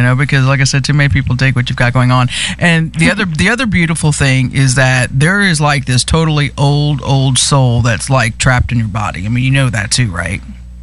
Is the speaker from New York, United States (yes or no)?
yes; New York, United States; born there; also born or lived in Memphis / Dallas; You know, majority of my time here in Memphis, but I was born in New York, you know, lived in Memphis, you know, I was lived in Dallas for a little bit back.